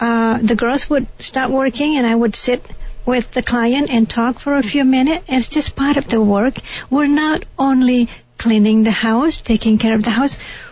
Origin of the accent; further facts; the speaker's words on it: Bali, Indonesia; But as I was born in Bali, and we were raised Hindu too, so I was exposed to all those cultures, but I went to Catholic school.